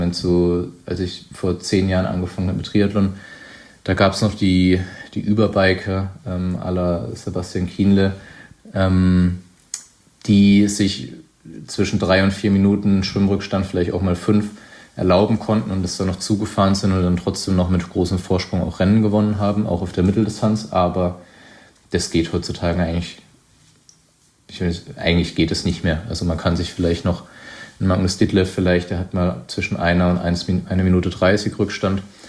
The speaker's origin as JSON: {"language": "German", "region": "Baden-Württemberg", "country": "Germany", "tie": "born or raised there", "said": "mein Weinheim ist grenzt an den Odenwald, wo ich aufgewachsen bin"}